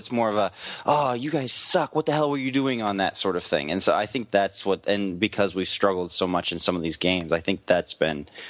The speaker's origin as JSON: {"language": "English", "country": "United Kingdom", "said": "Yeah, you know, I'm very British."}